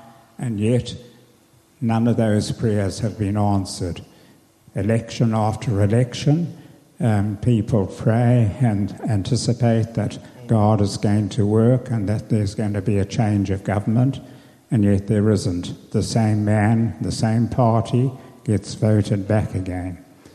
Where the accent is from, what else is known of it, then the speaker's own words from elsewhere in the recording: Zimbabwe; We come from Zimbabwe